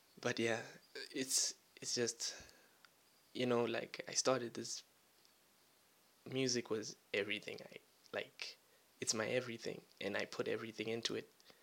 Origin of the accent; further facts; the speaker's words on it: Zimbabwe; I'm from Zimbabwe.